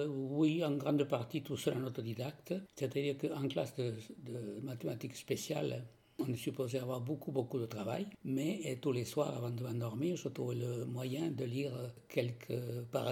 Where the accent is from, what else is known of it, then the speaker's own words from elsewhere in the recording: France; first language Occitan; French is a second language; ma langue maternelle c'était l'occitan de la région. Et à 5 ans, je suis allé au collège, à l'école primaire où il a fallu apprendre le français.